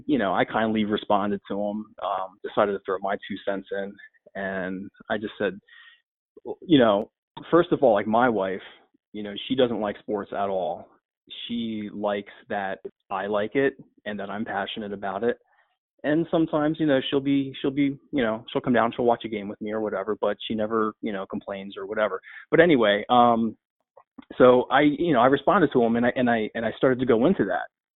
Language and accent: English; Philadelphia, Pennsylvania, United States; I'm from Philly. I won't be nice.